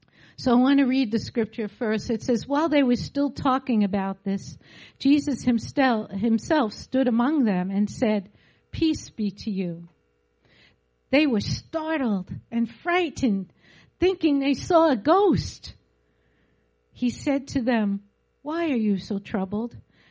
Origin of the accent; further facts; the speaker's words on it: New York, United States; we call it, we're from New York, so sister.